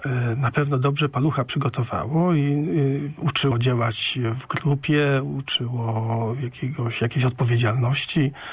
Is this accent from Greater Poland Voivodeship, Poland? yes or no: yes; Trzemeszno, Greater Poland Voivodeship, Poland; pochodzimy z tego samego rejonu Wielkopolski, z Czemeszna.